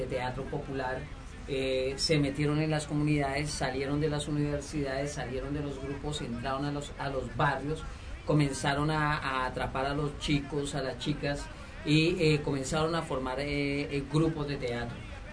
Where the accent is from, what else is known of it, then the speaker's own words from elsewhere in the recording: Bogotá, Colombia; yo soy de Bogotá, la capital de Colombia. Uh-huh. Venimos de una localidad de Bogotá que se llama Fontibón.